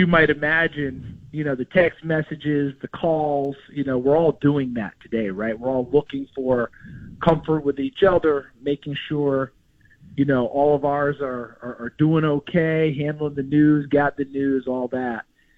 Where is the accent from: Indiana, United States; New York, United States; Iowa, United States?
New York, United States; also born or lived in Elizabethton, Tennessee; I was born in East Tennessee, right? Elizabethan, Tennessee. My mom's from there. My dad's from West Virginia. Okay? Tennessee had a big imprint on me, even though I didn't live there. We moved to New York State when I was two